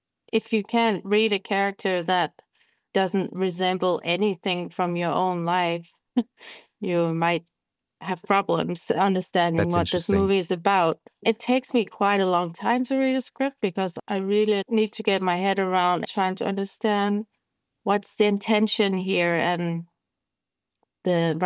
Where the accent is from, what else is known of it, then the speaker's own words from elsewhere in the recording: Kolding, Southern Denmark, Denmark; also born or lived in Germany; My dad is Danish, my mom's German. And then I was raised in Kolding, which is a city in the mainland of Denmark, 60,000 people at the time. And yeah, when I was 17, I had enough of that life and moved to Copenhagen.